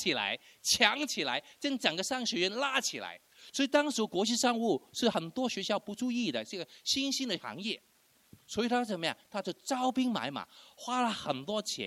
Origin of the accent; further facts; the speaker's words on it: Hong Kong; 我是在香港出生长大的，我中学的时候接受神。我是一个教会中学里面读书的